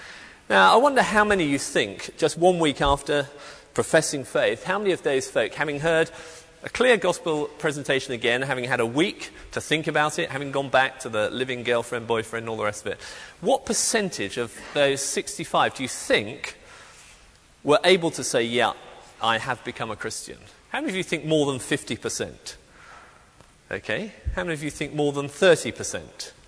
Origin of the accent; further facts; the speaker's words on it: England, United Kingdom; I am from England. I have some very distant connections with Scotland, so I need to come clean there now. I've never lived or worked in Scotland